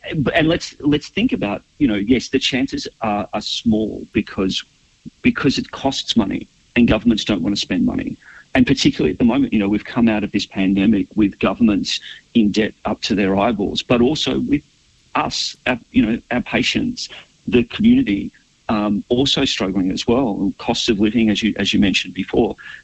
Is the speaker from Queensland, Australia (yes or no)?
no; Mansfield, Victoria, Australia; also born or lived in Tatura; I grew up in Mansfield and then a small place called Tatura just out of Shepparton.